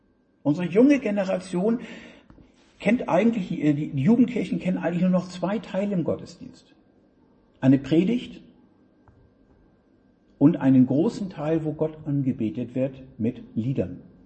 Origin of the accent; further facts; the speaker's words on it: Northern Germany, Germany; ich komme ja aus Norddeutschland